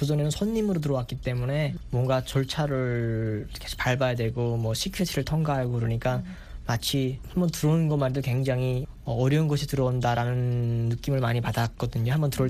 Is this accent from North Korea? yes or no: yes; North Korea; 제가 북한에서 왔다고 해도 꿈쩍 안 해요.